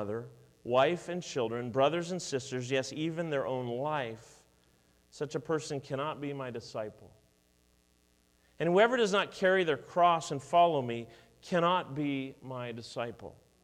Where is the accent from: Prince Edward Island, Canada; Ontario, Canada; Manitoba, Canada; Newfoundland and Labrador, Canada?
Ontario, Canada; Toronto; now in Edmonton, Canada; I was living in Edmonton. I had moved here fairly recently, but I grew up in Toronto.